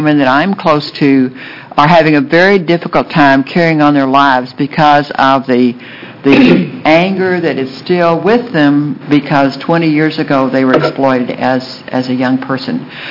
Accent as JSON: {"language": "English", "town": "Corvallis", "region": "Oregon", "country": "United States", "said": "former legislator, former county commissioner, and now a citizen, mainly doing advocacy for homeless persons. And I want to thank you for taking up this very serious issue. I'm from Corvalli"}